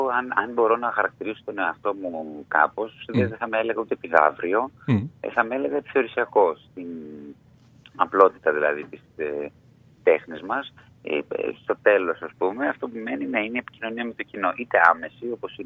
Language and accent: Greek; Greece; για το πόσο ξεχωριστοί νιώθουμε που είμαστε Έλληνες